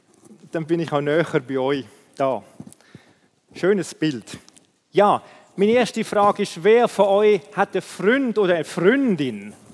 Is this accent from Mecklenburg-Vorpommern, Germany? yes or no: no; Hamburg, Germany; die miteinander gesungen haben in Hamburg, in meiner Stadt, wo ich aufgewachsen bin.